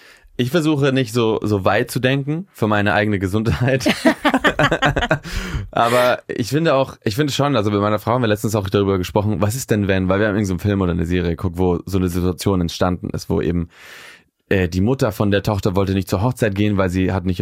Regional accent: Barcelona, Catalonia, Spain; German is a second language; now in Berlin, Germany; Und bei mir ist es halt so einfach, dass das meine Heimat ist. Also dadurch, dass, was mir so ein bisschen in Berlin fehlt

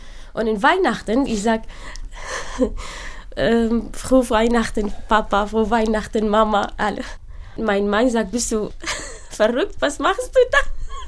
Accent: Baghdad, Baghdad Governorate, Iraq; German is a second language; now in Germany; ich komme aus dem Irak, geboren in Bagdad. Ich habe auch geflüchtet

